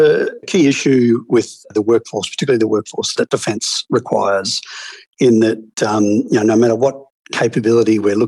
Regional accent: Australia; As an Australian, I'm slightly concerned

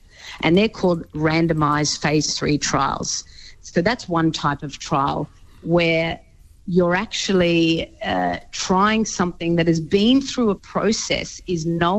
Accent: Australia; As an Australian who pays a lot of tax, and I'm proud to pay a lot of tax, I think that's wonderful.

